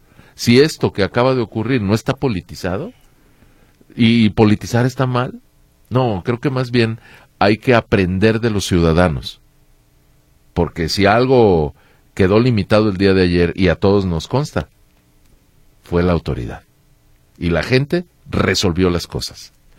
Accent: Mexico; Siempre demeritando lo que como mexicanos somos capaces de hacer.

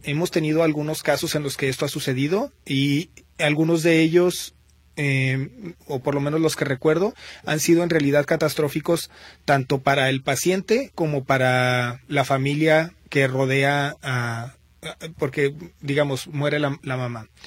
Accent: Mexico; Es muy difícil que nuestra cultura como mexicanos pueda tomar decisiones de forma aguda

